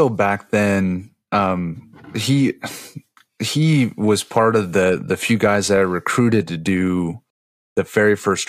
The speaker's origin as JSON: {"language": "English", "town": "Newton", "region": "Iowa", "country": "United States", "tie": "born or raised there", "lives_now": "Des Moines, United States", "said": "So I'm from, I grew up in Newton, Iowa, which is right around Des Moines. The state's capital here in Iowa."}